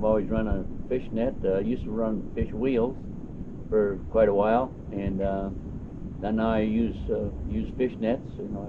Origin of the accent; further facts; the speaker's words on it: Red Wing, Minnesota, United States; born there; I was born in Red Wing, Minnesota.